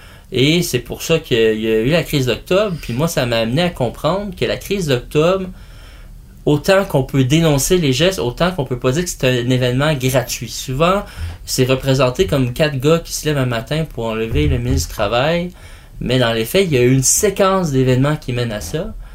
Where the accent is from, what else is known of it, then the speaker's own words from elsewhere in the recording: Ville-Jacques-Cartier, Quebec, Canada; Moi, je viens de Ville-Jacques-Cartier, la pauvreté, tout ça.